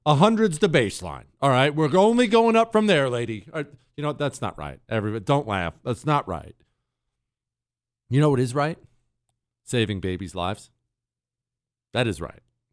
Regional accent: Bozeman, Montana, United States; In Montana, where I grew up in Bozeman, when you drive by people on a two-lane road

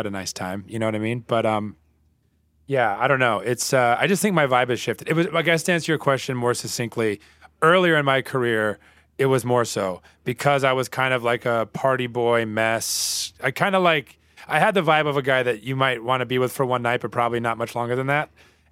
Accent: Bible Belt, United States; And you got to keep in mind that I grew up in the Bible Belt.

